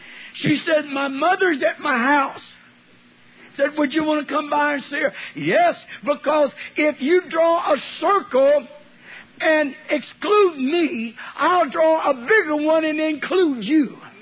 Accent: California, United States; In Oklahoma and California, because I grew up in California, we were taught backsliding

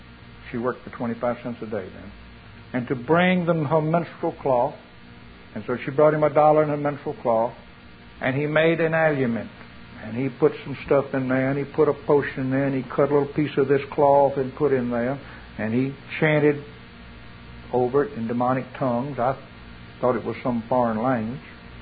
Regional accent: the South, United States; I remember I was raised in the South.

